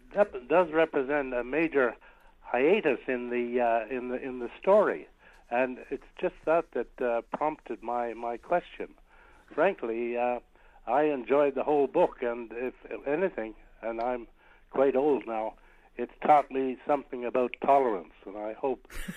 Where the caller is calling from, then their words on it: Brockville, Ontario, Canada; I'm calling from Brockville here in Canada.